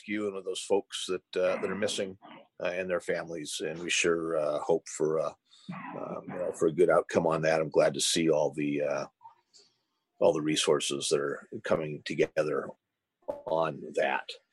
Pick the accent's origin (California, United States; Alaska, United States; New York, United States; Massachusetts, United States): Alaska, United States; Bethel; and I grew up here in Bethel, so I know a lot of people are going to miss him very much.